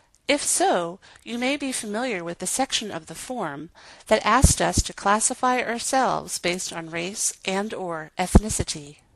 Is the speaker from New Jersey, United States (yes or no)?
yes; New Jersey, United States; also born or lived in New York; While my parents were originally from the Philippines, I was born in New York and raised in New Jersey.